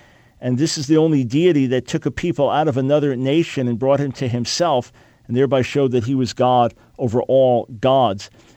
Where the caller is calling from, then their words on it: Brazil; I'm from Brazil. Here in Brazil, we're having some trouble with some atheists